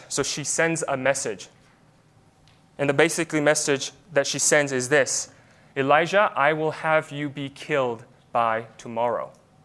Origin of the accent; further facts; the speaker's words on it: South Korea; growing up in Korea where bullying was quite common